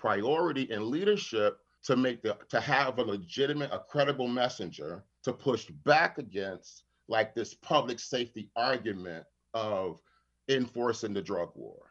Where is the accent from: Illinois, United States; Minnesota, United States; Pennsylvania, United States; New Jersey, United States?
Illinois, United States; Chicago; moved away; I'm an organizer, I'm from Chicago, I'm in Connecticut.